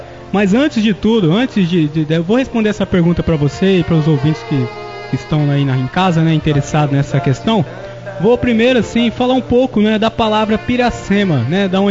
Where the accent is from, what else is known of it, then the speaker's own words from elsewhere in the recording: Rio Negro, Brazil; Olha, eu tenho assim, sempre cresci em Rio Negro, né?